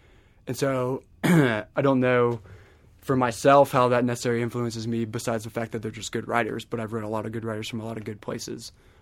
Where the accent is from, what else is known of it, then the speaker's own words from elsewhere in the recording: Acworth, Georgia, United States; also born or lived in Kentucky / New York; Yeah, well, so I'm from Acworth, which is about 30 minutes north of Atlanta, which is up until recently was a pretty rural place.